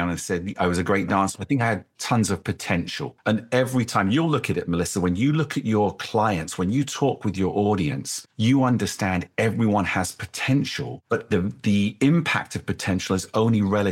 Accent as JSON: {"language": "English", "region": "England", "country": "United Kingdom", "tie": "born or raised there", "said": "I grew up in England."}